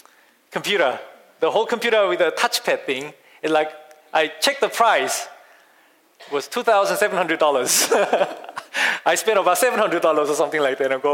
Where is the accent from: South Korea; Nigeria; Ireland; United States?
South Korea; when I was growing up in Korea